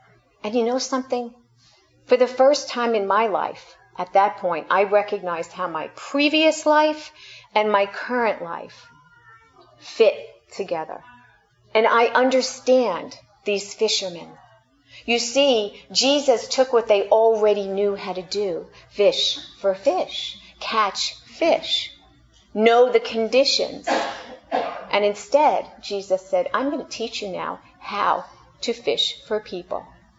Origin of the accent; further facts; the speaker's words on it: New York, United States; I'm a New Yorker in the midst of Midwesterners in in Minnesota